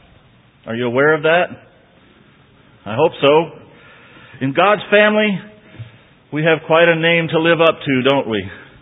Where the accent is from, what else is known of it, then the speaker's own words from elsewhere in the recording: Texas, United States; We do that on purpose because I'm a Texan, and I need basic English.